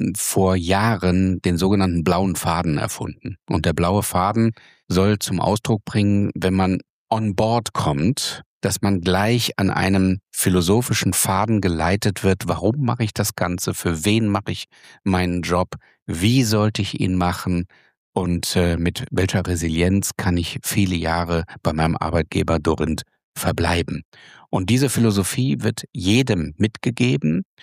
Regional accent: Bavaria, Germany; Wir kommen ja aus dem Bayerischen.

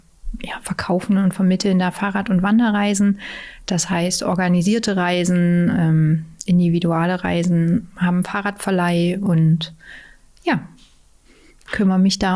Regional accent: Magdeburg, Saxony-Anhalt, Germany; Unser Haus- und Hofradweg natürlich, ja, als Magdeburger.

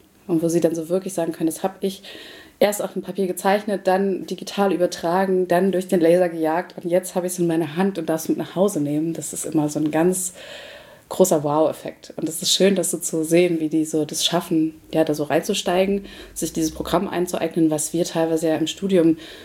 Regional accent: Rhineland-Palatinate, Germany; gedruckt ist in Ton aus dem Westerwald, wo ich herkomme.

